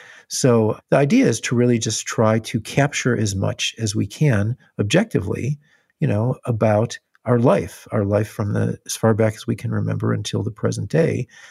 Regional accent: Illinois, United States; And I remember my dad specifically taking me to this high school parking lot, you know, where I grew up in Illinois.

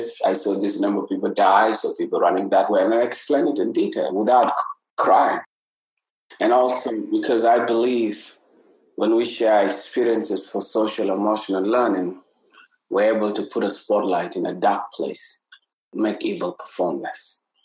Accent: South Sudan; now in Toronto, Canada; I come from South Sudan. Now I'm based in Toronto.

